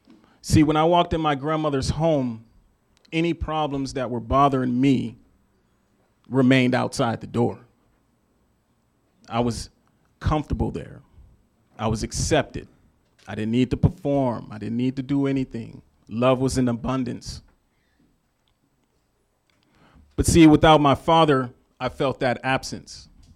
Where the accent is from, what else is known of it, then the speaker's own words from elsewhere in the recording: Youngstown, Ohio, United States; See, I grew up in Northeast Ohio, right along the Rust Belt, 80s, 90s. And if you know anything about Youngstown, Ohio, during that time period, you already know majority of this story.